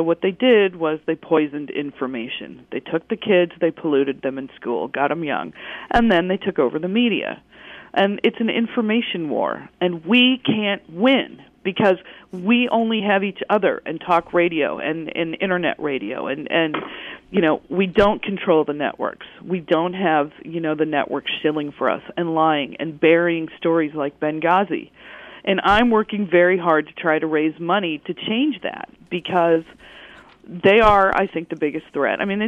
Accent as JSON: {"language": "English", "region": "Missouri", "country": "United States", "said": "I mean, I'm a really grounded person. I'm from Missouri."}